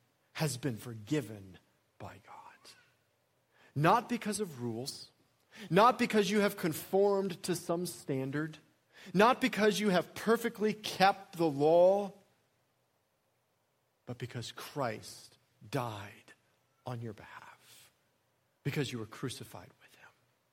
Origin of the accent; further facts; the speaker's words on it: Colorado, United States; Right now, as you guys know, I grew up in Colorado, and so I am a Denver sports fan.